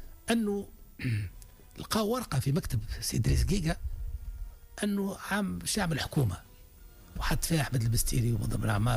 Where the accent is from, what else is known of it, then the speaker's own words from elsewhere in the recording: Tunisia; moved away as an adult; انا خرجت من تونس من 86، انا من 84 غادرت مشيت سفير